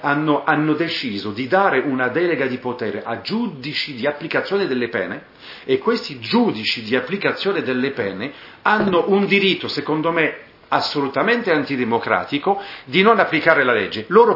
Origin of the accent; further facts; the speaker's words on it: France; Italian is a second language; in Francia, il mio paese